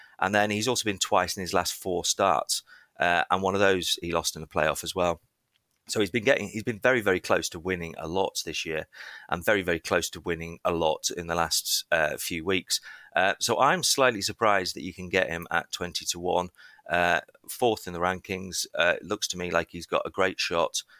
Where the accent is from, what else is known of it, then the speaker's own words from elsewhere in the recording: West Midlands, United Kingdom; I am in Shropshire right now. I am from Shropshire.